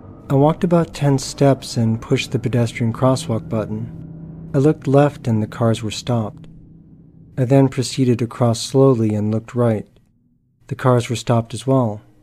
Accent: Calgary, Alberta, Canada; I'm from Calgary, Alberta. I've been around for 40 plus years.

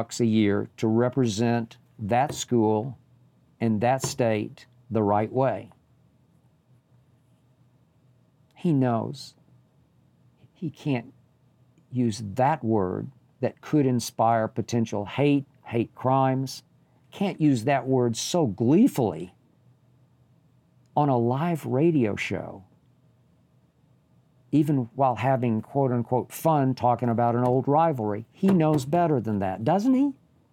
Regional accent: Oklahoma, United States; also born or lived in San Francisco Bay Area, California, United States; That's Vanderbilt, my alma mater, Oklahoma, my home state school.

